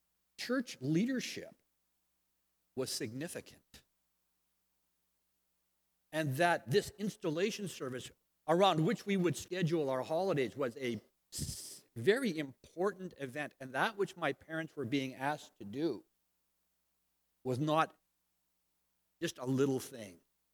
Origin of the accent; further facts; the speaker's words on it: Langley, British Columbia, Canada; Probably the coldest winter I've ever experienced here in the lower mainland of British Columbia. I grew up in Langley.